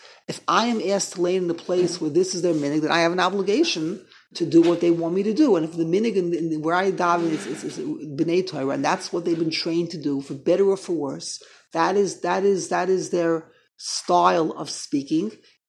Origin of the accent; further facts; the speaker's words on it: New York City, New York, United States; Now, when I grew up in the Lower East Side, I grew up in MTJ.